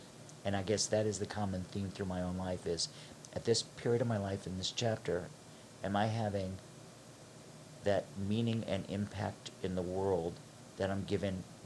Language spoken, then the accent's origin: English; Cleveland, Ohio, United States; I'm a kid from Cleveland. I was at Florida State